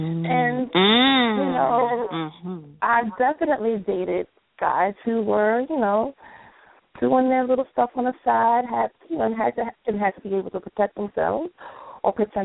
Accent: New York, United States; I'm from New York, so every New Yorker I have ever met, including me, is arrogant.

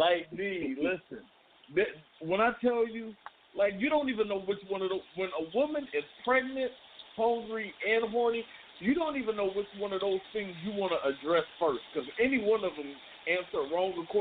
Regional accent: Southern United States, United States; I want to say this because I'm from the South.

